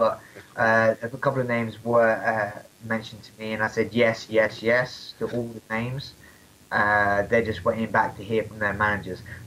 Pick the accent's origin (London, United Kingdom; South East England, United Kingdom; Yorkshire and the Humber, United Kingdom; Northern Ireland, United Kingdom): London, United Kingdom; So it's my hometown in the O2.